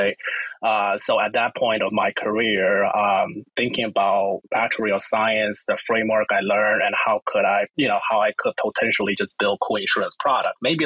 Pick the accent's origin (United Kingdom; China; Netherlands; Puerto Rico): China; Beijing; I was born and raised in Beijing, 20 million people. So very different sort of environment with, you know, towns and cities in the U.S. Grew up in a pretty typical intellectual family.